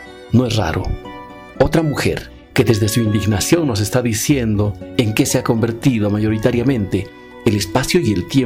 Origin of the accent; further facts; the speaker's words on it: Oruro, Bolivia; lo festivo nos está mostrando lo que somos, como orureños, en nuestras miserias, en nuestras contradicciones